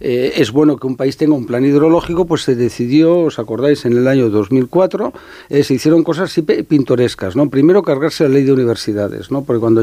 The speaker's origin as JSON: {"language": "Spanish", "region": "Catalonia", "country": "Spain", "said": "En mi tierra, en Cataluña, pues el agua se tira al mar del Ebro"}